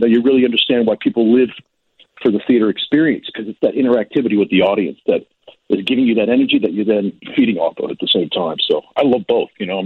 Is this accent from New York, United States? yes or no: yes; Manhattan, New York, United States; I grew up in Manhattan, so I would go to shows growing up over the years.